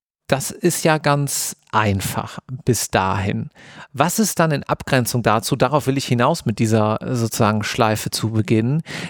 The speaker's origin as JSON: {"language": "German", "town": "Siegen", "region": "North Rhine-Westphalia", "country": "Germany", "tie": "born or raised there", "said": "Ich bin in Siegen groß geworden"}